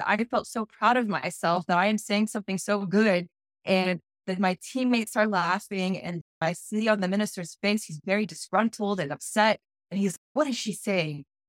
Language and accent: English; Tulsa, Oklahoma, United States; born there; I am American-Iranian, and I was born in Tulsa, Oklahoma. For those of you that don't know where it is, it's right in the middle of the U.S.